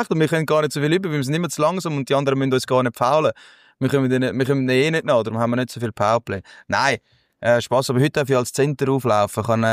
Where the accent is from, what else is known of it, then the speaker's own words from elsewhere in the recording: Switzerland; Ja, also sind wir Schweizer einfach nicht.